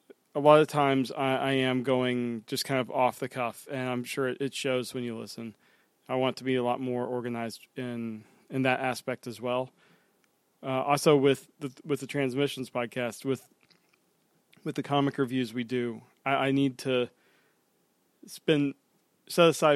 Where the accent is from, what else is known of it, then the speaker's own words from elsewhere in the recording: the South, United States; I'll do truncate silence because I talk really slow because I'm from the South.